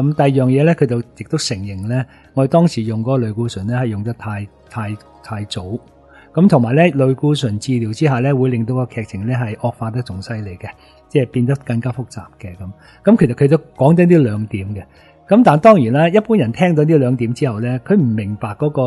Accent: Hong Kong; 十年之后咧，我哋香港人都好似仲未曾醒觉

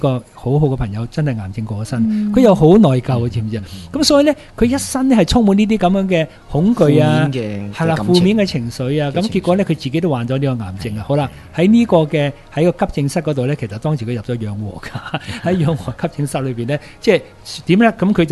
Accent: Hong Kong; 因為我哋印度嘅風俗啦，咁我喺香港長大，西方嘅文化。

